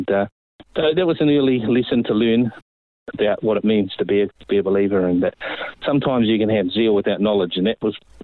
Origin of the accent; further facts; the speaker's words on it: Australia; also born or lived in Lower Hutt, New Zealand; I was born in New Zealand, in the North Island, just out of Wellington, a place called Lower Hutt. Mm-hmm. And for the first about a year and a half, I lived in New Zealand before we moved to Australia. My parents did in the early 70s.